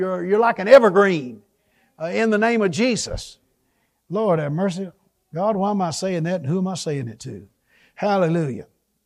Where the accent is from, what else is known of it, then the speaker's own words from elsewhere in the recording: Jasper, Texas, United States; I grew up in East Texas where there are pine trees and all kind of hardwood and just creeks everywhere.